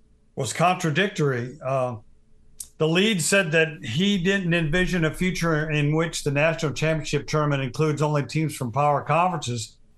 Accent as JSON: {"language": "English", "region": "Illinois", "country": "United States", "said": "I'm from Illinois."}